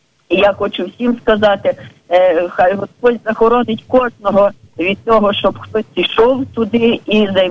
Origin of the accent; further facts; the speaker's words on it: Ternopil Oblast, Ukraine; Я з Тернопільської області і поїхала в Одесу до друзів, купила літературу.